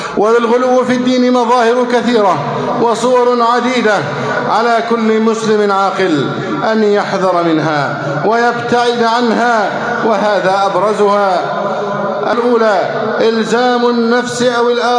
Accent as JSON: {"language": "Arabic", "country": "Egypt", "said": "يقول عن بلدنا مصر: مصر دولة غير إسلامية"}